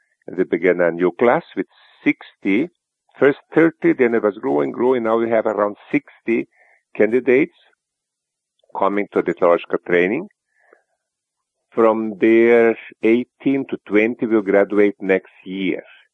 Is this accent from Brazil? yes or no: yes; Brazil; English is a second language; because Mozambique is a Portuguese-speaking country like Brazil, my home country.